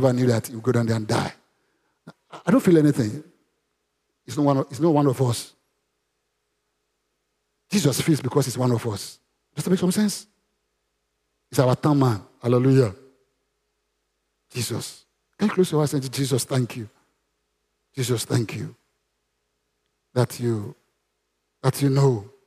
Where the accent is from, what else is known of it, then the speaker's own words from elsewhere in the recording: Osun, Nigeria; English is a second language; I'm from Osun State.